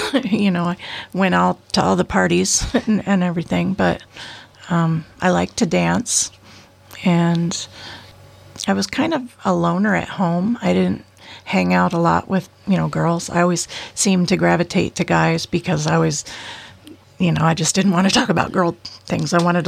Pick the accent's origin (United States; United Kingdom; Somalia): United States; Port Angeles, Washington; I was born and raised in Port Angeles.